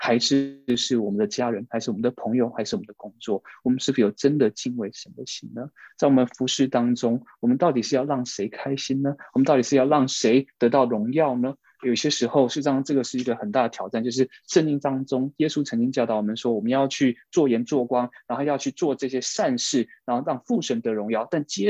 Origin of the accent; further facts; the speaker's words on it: Canada; also born or lived in Taiwan; 我是在台湾出生的，然后呢，小学的时候全家移民到加拿大，所以我不是 ABC，但是又不是 OBC